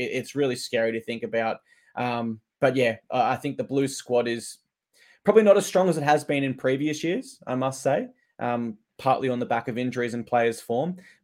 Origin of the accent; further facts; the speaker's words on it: Queensland, Australia; And as a Queenslander, I have to admit, I'm obviously confident in State of Origin.